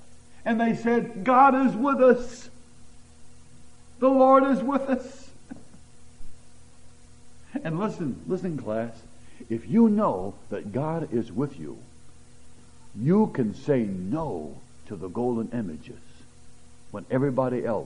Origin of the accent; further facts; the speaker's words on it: Washington, United States; No, I'm from Washington State. Washington State has what? Apples.